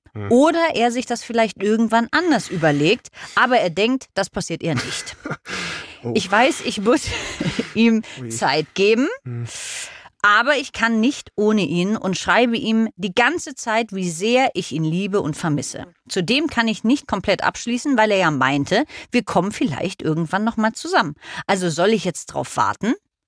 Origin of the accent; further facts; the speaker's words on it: Berlin, Germany; now in Munich, Germany; Ich sag mal so, ich komme ja aus Berlin. Und dann kam ich hier nach München